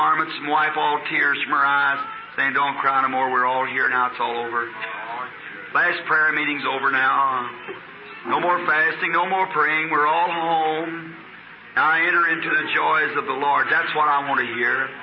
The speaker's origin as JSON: {"language": "English", "region": "Arkansas", "country": "United States", "said": "Say, I'm from Arkansas."}